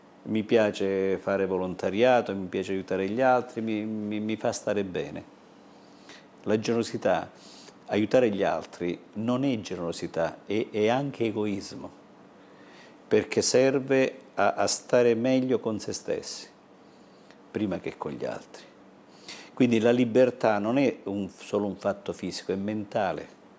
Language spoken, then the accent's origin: Italian; Gerace, Calabria, Italy; Per me che sono partito da un piccolo paesino della Calabria, il mio paese si chiama Gerace, ha 2000 abitanti.